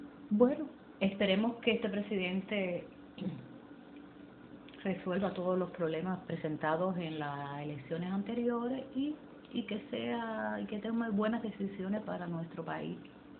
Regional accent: Lajas, Cienfuegos, Cuba; Yo crecí en Cuba, provincia Cienfuegos, ciudad Lajas.

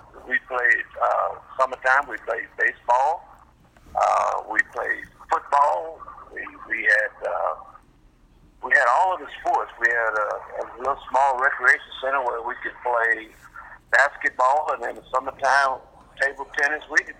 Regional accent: Westlake, Louisiana, United States; I grew up in Westlake, Louisiana. Westlake was a little sleepy town.

